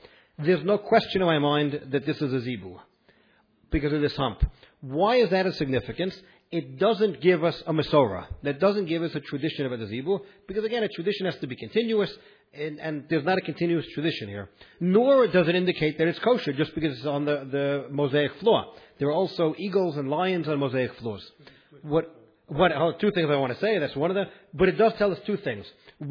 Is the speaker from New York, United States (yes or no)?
yes; New York, United States; I grew up in New York. It was west of the Hudson and quite west.